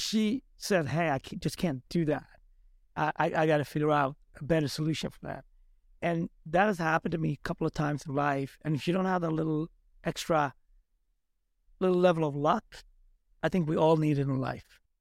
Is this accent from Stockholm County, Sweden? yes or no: no; Gothenburg, Västra Götaland, Sweden; also born or lived in Smögen; I grew up in Gothenburg, but also an hour and a half up north in a fishing village called Smögen that you're familiar with. It's like on the water.